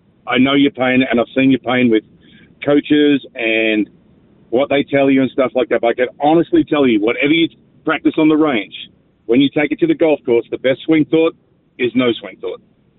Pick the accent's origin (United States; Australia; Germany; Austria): Australia; I'm born and raised in Australia.